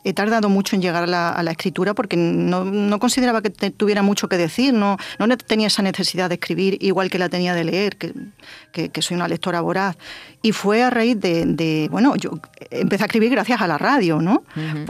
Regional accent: Jaén, Andalusia, Spain; Porque es un homenaje a Jaén, un homenaje a mi tierra, ¿no?

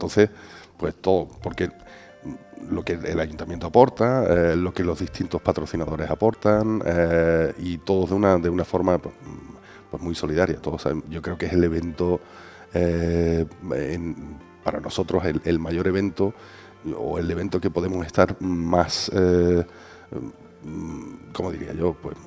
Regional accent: Andalusia, Spain; Nosotros, yo me considero andaluz, somos muy fáciles de llevar y somos muy amigables

